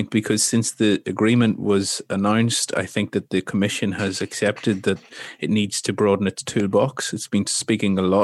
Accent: Ireland; in my home country of Ireland

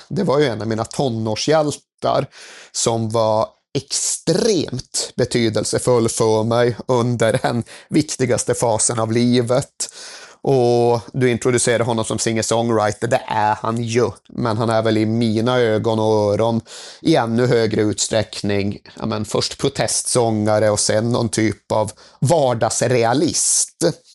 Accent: Sweden; För Sverige på 90-talet, tonårskulturen, i alla fall där jag växte upp

